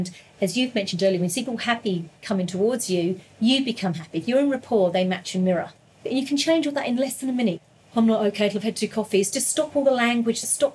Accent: England, United Kingdom; and I grew up in England.

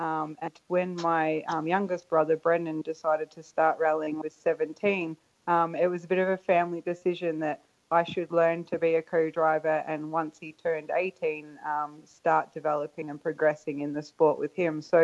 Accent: Victoria, Australia; now in United States; Yeah, so obviously I'm originally from Australia. I live in America now, but my family's fully involved in rally.

